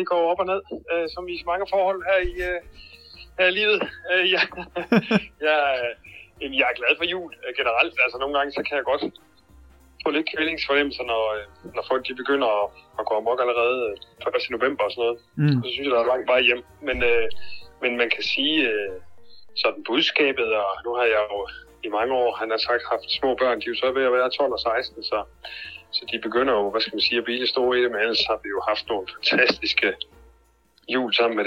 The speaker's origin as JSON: {"language": "Danish", "town": "Silkeborg", "region": "Central Denmark Region", "country": "Denmark", "said": "og jeg er fra Silkeborg"}